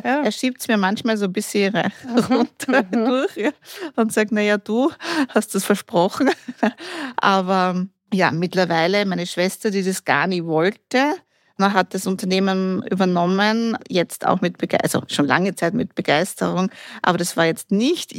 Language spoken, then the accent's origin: German; Styria, Austria; bin ja im Land aufgewachsen.